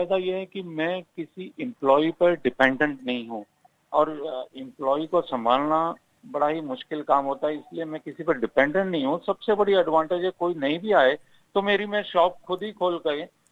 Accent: Mumbai, Maharashtra, India; now in Australia; मैं मुंबई से हूँ।

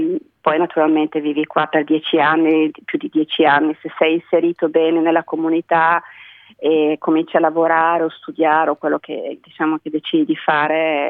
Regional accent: Milan, Lombardy, Italy; moved away as an adult; Noi veniamo da Milano

